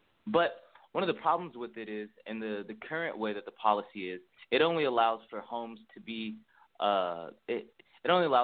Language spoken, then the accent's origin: English; Macon, Georgia, United States; I'm from Macon, Georgia. I'm a native here. I love Macon.